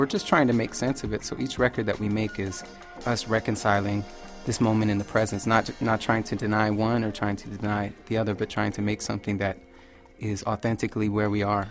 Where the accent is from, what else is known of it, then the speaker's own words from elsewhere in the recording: United States; born there; So even though I was born in the States